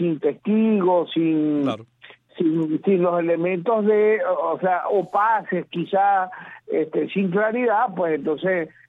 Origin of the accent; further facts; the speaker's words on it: Venezuela; yo creo que los más perjudicados ante una situación como esa seguiríamos siendo los venezolanos